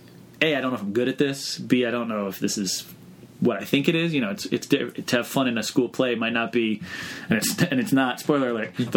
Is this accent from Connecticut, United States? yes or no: yes; Connecticut, United States; I grew up in Connecticut.